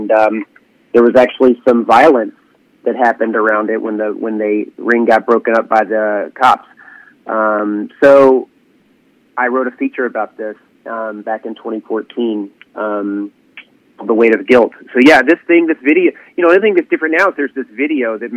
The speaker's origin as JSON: {"language": "English", "region": "Arkansas", "country": "United States", "said": "I'm from Arkansas and I was on Facebook."}